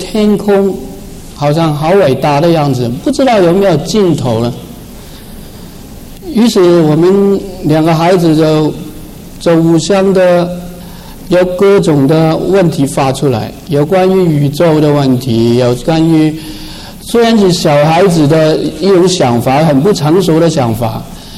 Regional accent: Hong Kong; first language Cantonese; Chinese is a second language; also born or lived in Guangzhou, China; 可能各位都听得出来我国语时代有一点腔调，因为我在广州出生的，我也是中国人啊，但是在香港长大，所以广东话是我第一个语言。感谢主安排了一位就是台湾的太太，所以我国语还会讲一点点。

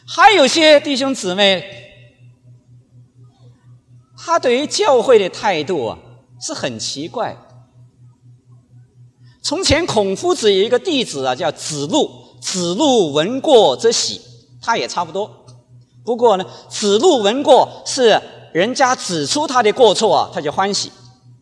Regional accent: China; now in Philippines; 当我从大陆出来的时候，因为没有多久清楚神要我到菲律宾去

